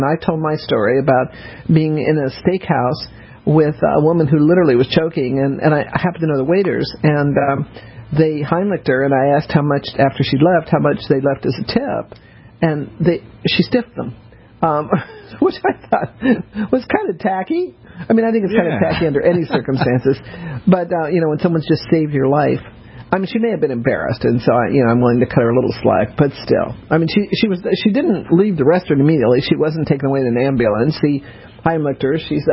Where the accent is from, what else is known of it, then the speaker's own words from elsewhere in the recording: New Orleans, Louisiana, United States; born there; now in New York, United States; When I first came to New York, you know, I was born in New Orleans, so I didn't know from the Catskills, I didn't know from Kutcher's.